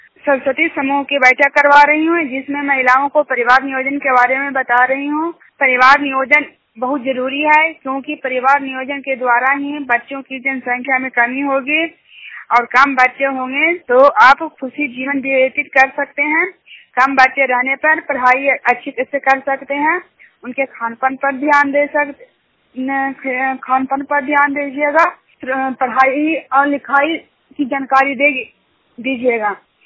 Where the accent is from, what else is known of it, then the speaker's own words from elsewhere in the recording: Juniyar, Bihar, India; Junior गांव के रहने वाली हूँ।